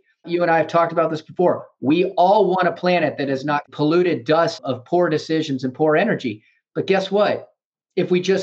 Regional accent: Ohio, United States; I'm from Ohio originally.

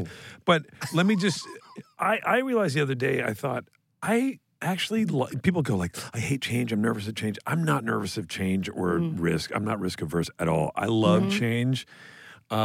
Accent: Canada; as a Canadian

